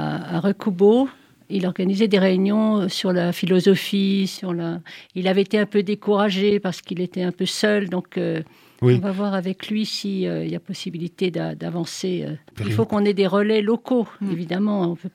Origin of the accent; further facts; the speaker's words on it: Grenoble, Auvergne-Rhône-Alpes, France; Donc moi, je viens de Grenoble